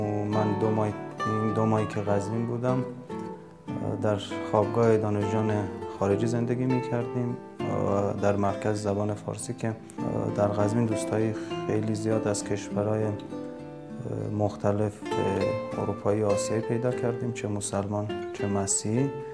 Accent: Yerevan, Armenia; Persian is a second language; also born or lived in Gavar; از کشور ارمنستان، از شهر ایروان. من در شهر گاوار به دنیا آمدم.

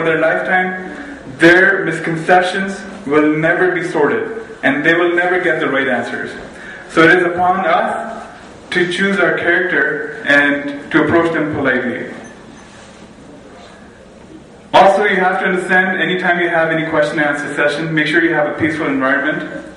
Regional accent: Pakistan; also born or lived in Canada; when I was growing up in Pakistan, or even in Canada

